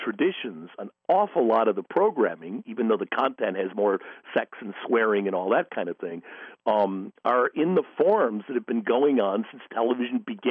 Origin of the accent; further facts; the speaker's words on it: Midwest, United States; I grew up in the Midwest, and primetime ended at 10.